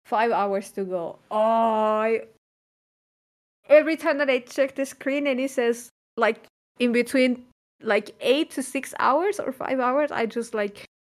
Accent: Chile; now in Germany; actually, I couldn't even believe that you forgot that I'm traveling from Chile.

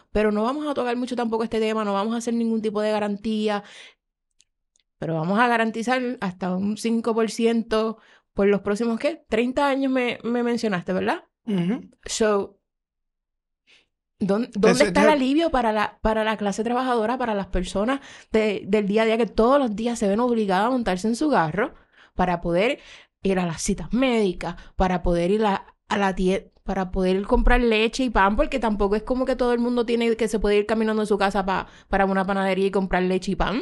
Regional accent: Bayamón, Puerto Rico; Yo me crié en Bayamón, allá en Santa Elena.

